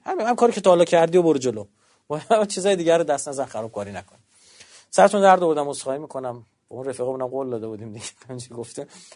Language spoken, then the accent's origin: Persian; Iran; میگم به شما چه ربطی داره من کجایی؟ من ایرانیم